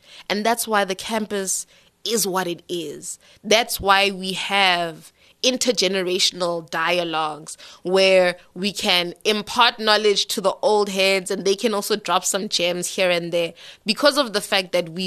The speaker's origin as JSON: {"language": "English", "town": "Johannesburg", "region": "Gauteng", "country": "South Africa", "lives_now": "Port Elizabeth, South Africa", "said": "I'm from Joburg, so homelessness is something that I'm very familiar with, yes."}